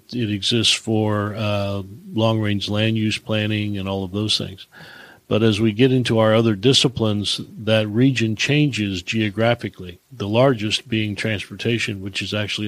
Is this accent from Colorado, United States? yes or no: no; Kokomo, Indiana, United States; Well, I actually was born and raised in Kokomo, Indiana.